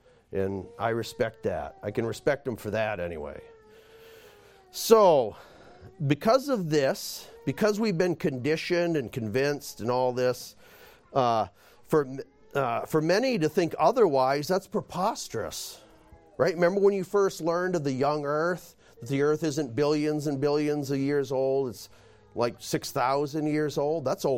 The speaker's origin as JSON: {"language": "English", "region": "New Hampshire", "country": "United States", "tie": "born or raised there", "said": "A little boy growing up in New Hampshire and going on a field trip with my school down to the Boston Museum of Science."}